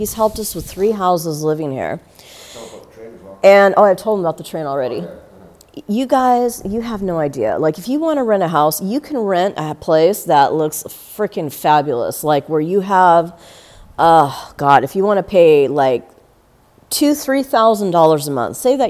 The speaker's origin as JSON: {"language": "English", "country": "United States", "tie": "born there", "said": "I have come from the United States. I was American born. I'm an American and Mexican."}